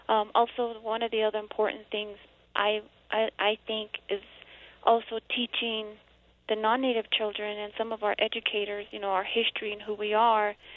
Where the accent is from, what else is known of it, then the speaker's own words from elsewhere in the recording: United States; first language Navajo; English is a second language; to learn who I was, although it was taught to me at home, and my language, my Navajo language was my first language.